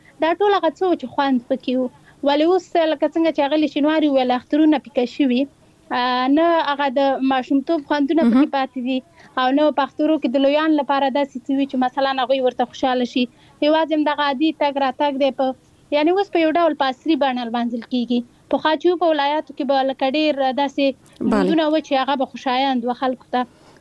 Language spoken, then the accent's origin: Pashto; Nangarhar, Afghanistan; زه خپله د ننګرهار ولایت یمه